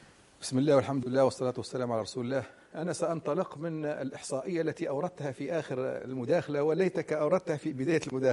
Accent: Tunisia; وعندنا في تونس

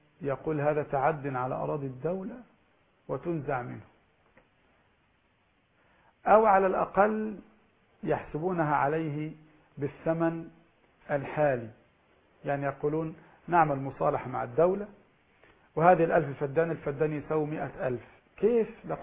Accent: Egypt; عندنا في مصر مشكلة اقتصادية كبيرة

